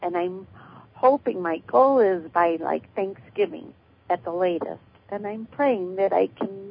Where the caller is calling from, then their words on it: Michigan, United States; Michigan.